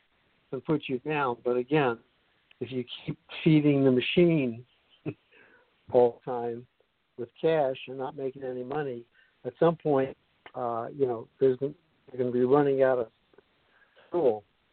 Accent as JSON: {"language": "English", "town": "Brooklyn", "region": "New York", "country": "United States", "tie": "born or raised there", "said": "growing up in Brooklyn, New York, you know, you had a lot of transportation and a lot of things were close by where I could walk."}